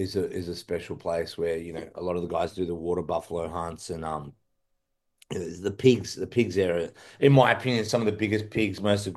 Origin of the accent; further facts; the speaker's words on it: Australia; I'm Australian